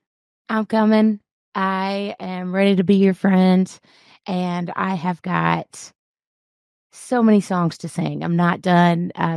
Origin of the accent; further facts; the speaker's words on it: Memphis, Tennessee, United States; I'm from Memphis, mm-hmm.